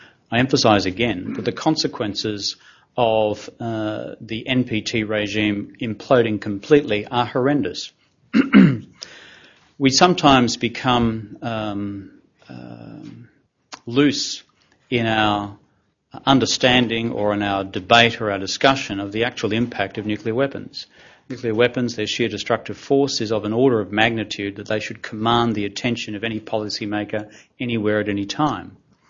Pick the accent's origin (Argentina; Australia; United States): Australia; Queensland; As a Queenslander, I've got to say, them's fighting words